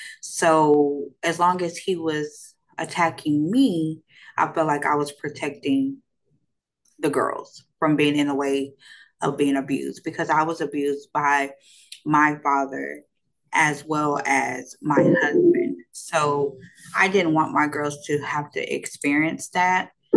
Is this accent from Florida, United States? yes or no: no; Dallas, Texas, United States; Okay, I'm from Dallas, Texas. I'm a little country girl. I grew up in an environment where abuse was always around.